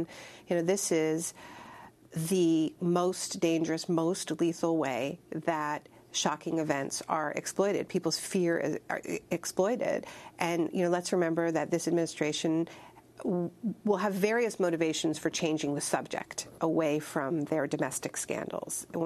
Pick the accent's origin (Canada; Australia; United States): Canada; I'm Canadian. I'm Canadian-American dual citizen.